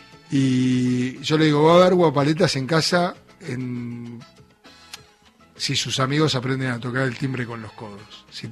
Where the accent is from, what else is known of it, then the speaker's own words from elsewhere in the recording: Buenos Aires, Argentina; born there; also born or lived in Gualeguaychú; yo en realidad nací en Buenos Aires, pero me viví bastante en Entre Ríos, en Gualeguaychú